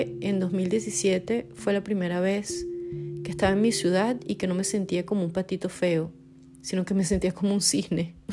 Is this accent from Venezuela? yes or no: yes; Caracas, Capital District, Venezuela; regreso para Caracas. En Caracas fue, wow, fue muy bueno. Fue como regreso a mi ciudad natal, que además tenía años que no vivía allí